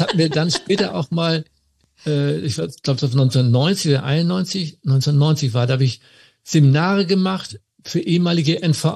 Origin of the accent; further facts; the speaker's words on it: Germany; Und neben mir als Deutscher war dann noch ein Italiener, ein Belgier und ich glaube noch einer, 2 mehr.